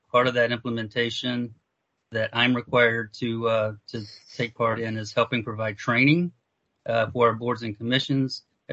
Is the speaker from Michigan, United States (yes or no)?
no; Florida, United States; also born or lived in Alabama; Just a quick background, born and raised in Florida, and then I attended the University of Alabama.